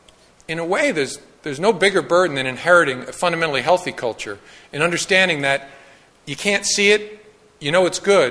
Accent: United States; I'm from Washington, so I'm slippery.

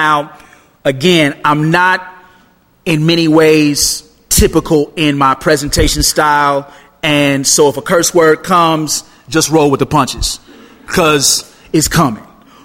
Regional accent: Chicago, Illinois, United States; I'm from Chicago, born and raised in Chicago, and then you fly in and you fly in right over Three Mile Island, right?

